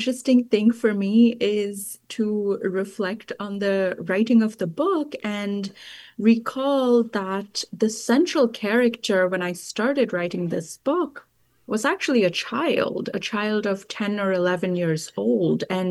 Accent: Kolkata, West Bengal, India; A Guardian and a Thief is a novel which is set in Kolkata, India, which is my hometown.

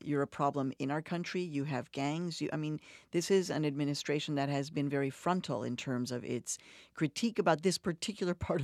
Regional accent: Chicago, Illinois, United States; also born or lived in Mexico; my taco brothers and sisters in Chicago, where I grew up, because, I was born in Mexico, raised in Chicago, have the best Mexican food there.

